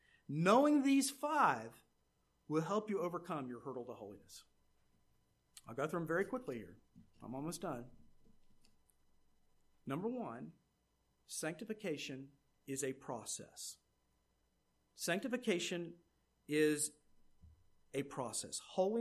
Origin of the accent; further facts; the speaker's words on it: United States; And I was slightly embarrassed that as an American, these traits were what we were known for.